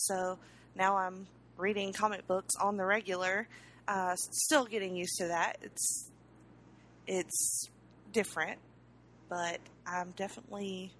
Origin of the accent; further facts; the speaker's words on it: Dothan, Alabama, United States; You know, I'm originally from Dothan, Alabama, born and raised.